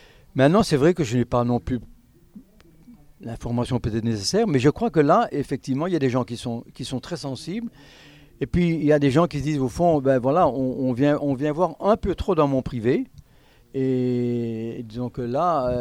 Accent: Luxembourg, Belgium; accent: Belgian Lorraine; now in France; moi, je suis un peu lorrain, mais lorrain belge. Donc, je suis un belge, mais ça fait depuis 92 que nous habitons ici dans la Drôme

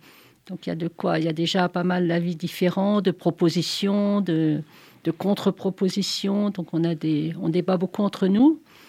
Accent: Grenoble, Auvergne-Rhône-Alpes, France; Donc moi, je viens de Grenoble

